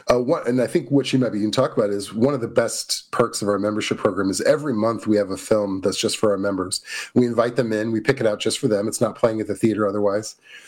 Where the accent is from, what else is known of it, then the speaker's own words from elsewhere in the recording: Missouri, United States; moved away; I'm originally from Missouri.